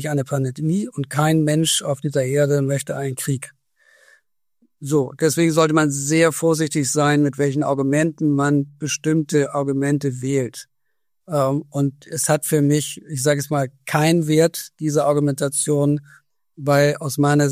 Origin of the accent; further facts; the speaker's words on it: North Rhine-Westphalia, Germany; jetzt natürlich komme ich aus Nordrhein-Westfalen